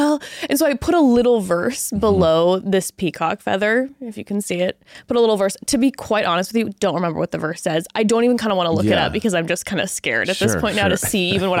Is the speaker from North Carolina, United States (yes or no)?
no; California, United States; Growing up in Orange County, kind of the area we were in, the fixation was so obsessed with what you look like.